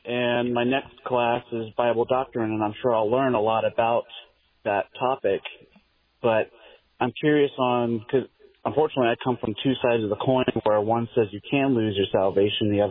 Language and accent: English; Pennsylvania, United States; born there; now in Idaho, United States; But now I live in Idaho. I was born living in Pennsylvania